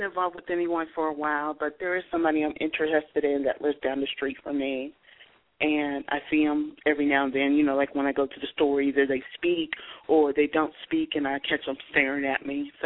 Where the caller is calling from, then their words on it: Columbus, Ohio, United States; I'm from Columbus, Ohio, in the States.